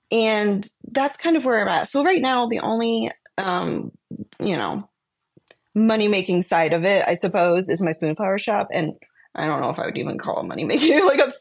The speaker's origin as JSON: {"language": "English", "region": "New Jersey", "country": "United States", "moved": "yes", "lives_now": "Dayton, United States", "said": "yeah, I'm actually in Dayton, Ohio. Although I'm originally from New Jersey, so I don't know."}